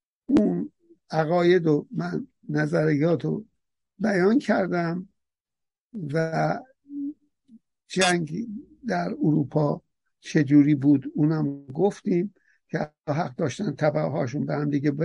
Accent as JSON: {"language": "Persian", "region": "Azerbaijan", "country": "Iran", "said": "نه که من آذربایجانی ایرانی هستم"}